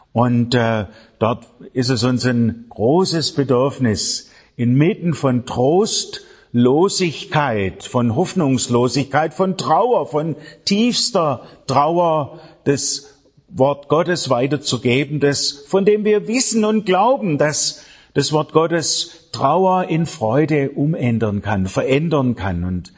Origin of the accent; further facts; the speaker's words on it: Austria; Ich zähle mich als Österreicher, wenn ich das darf.